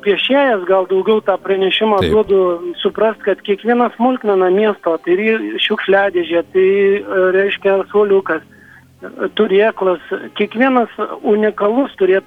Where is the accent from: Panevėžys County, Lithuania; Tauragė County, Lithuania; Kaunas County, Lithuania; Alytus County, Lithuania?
Alytus County, Lithuania; Alytus; aš kaip alytiškis myliu Alytų